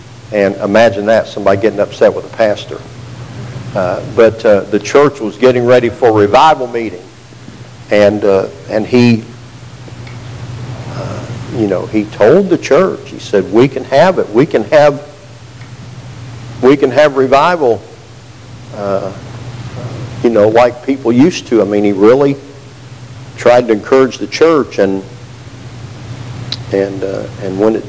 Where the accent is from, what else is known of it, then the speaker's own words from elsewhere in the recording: Indianapolis, Indiana, United States; I remember times where I grew up in Indianapolis among the churches there, and especially I have memories of Fellowship Church there, because that's where I attended the most.